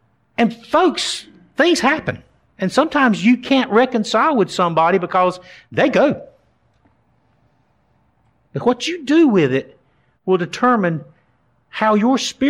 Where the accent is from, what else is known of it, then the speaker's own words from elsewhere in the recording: Goldsboro, North Carolina, United States; I'm from Goldsboro originally. That's a town about an hour and a half, 2 hours from here. Big claim to fame for Goldsboro is where Seymour Johnson Air Force Base is. Grew up there, spent most of my life there.